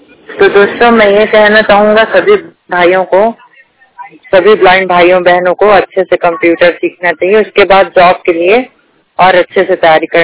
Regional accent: Chhattisgarh, India; मैं जिला कबीरधाम राज्य छत्तीसगढ़ के रहने वाला हूँ।

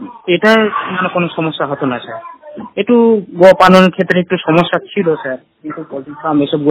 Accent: Canning, West Bengal, India; আমার বাড়ি Canning দুনুমর block Hamidpur গ্রাম।

